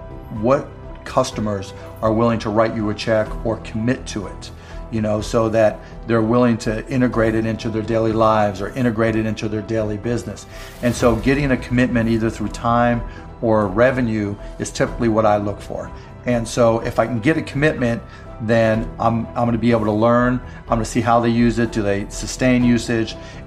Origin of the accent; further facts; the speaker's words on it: Pittsburgh, Pennsylvania, United States; I mean, I grew up in Pittsburgh.